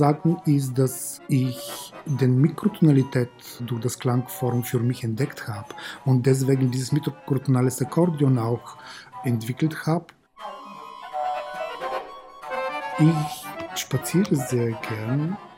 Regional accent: Bulgaria; German is a second language; Ich komme aus Bulgarien und ich bin Mitglied beim Klangforum seit Ende 2003.

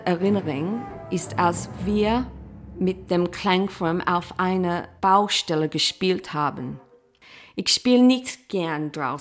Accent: Australia; moved away as an adult; Ich komme aus Australien. Dort habe ich ein paar Jahre in einem Orchester gespielt und dann nach Europa zu kommen

